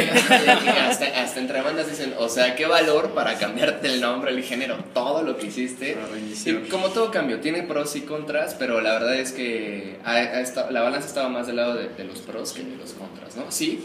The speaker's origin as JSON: {"language": "Spanish", "country": "Mexico", "said": "Somos mexicanos orgullosos"}